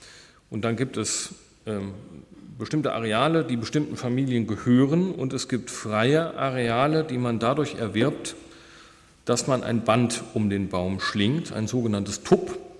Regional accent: Germany; Denken wir als Deutsche, ja, es war ja auch keine Tür, es war ja eine Unterhaltung

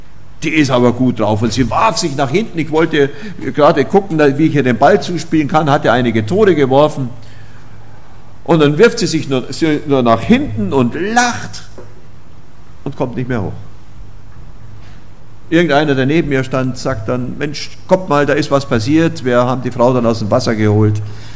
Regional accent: Oberammergau, Bavaria, Germany; Ja, ich komme ja nur aus Oberammergau, dem Herrgottschnitzer Dorf

